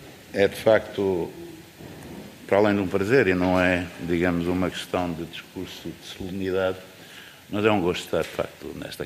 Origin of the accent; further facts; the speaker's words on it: Guimarães, Braga, Portugal; eu venho de Guimarães